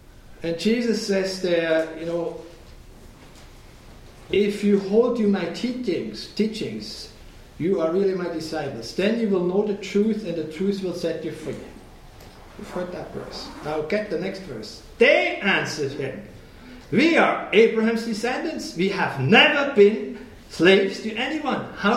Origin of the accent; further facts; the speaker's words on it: Switzerland; English is a second language; I come from Switzerland, and in Switzerland at that time when I grew up, they still had the military service.